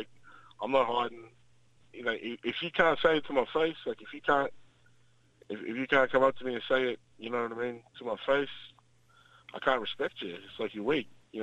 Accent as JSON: {"language": "English", "town": "Shepparton", "region": "Victoria", "country": "Australia", "said": "I'm from Shepparton, Victoria, man"}